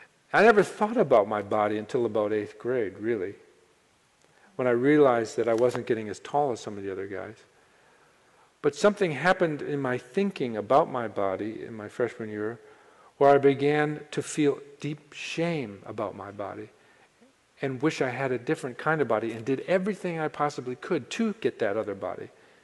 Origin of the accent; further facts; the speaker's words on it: Wisconsin, United States; growing up in Wisconsin as a young boy